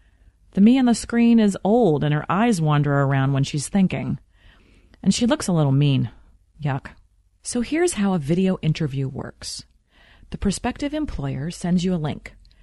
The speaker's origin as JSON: {"language": "English", "region": "Midwest", "country": "United States", "tie": "born or raised there", "said": "And because I was raised in the Midwest, I was taught never to brag or be boastful."}